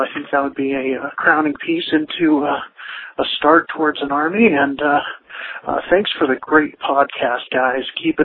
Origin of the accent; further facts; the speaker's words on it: Denver, Colorado, United States; I'm from Denver, Colorado.